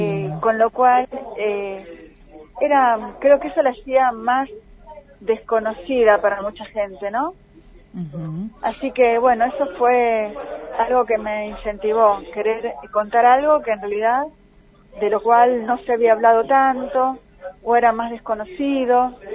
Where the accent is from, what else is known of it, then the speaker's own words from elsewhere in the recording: Buenos Aires, Argentina; quienes somos de Buenos Aires